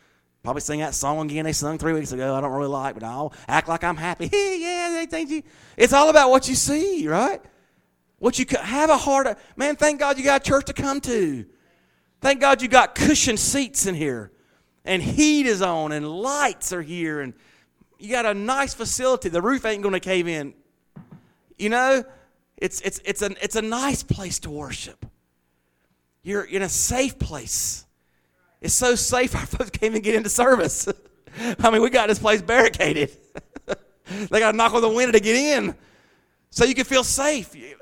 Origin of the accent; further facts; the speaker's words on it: Southern United States, United States; I do some crowd participation, y'all. I'm from the South, huh?